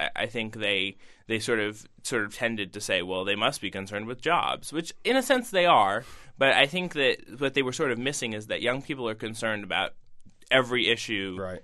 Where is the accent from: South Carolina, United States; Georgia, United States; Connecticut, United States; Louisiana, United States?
Connecticut, United States; Weston; Weston, Connecticut.